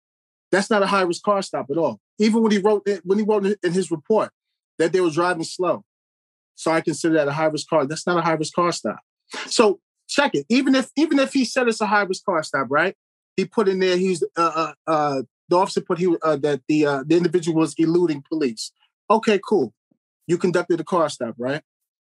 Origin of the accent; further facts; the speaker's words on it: New York, United States; By being real with them. Yeah, I'm from New York. I have fun.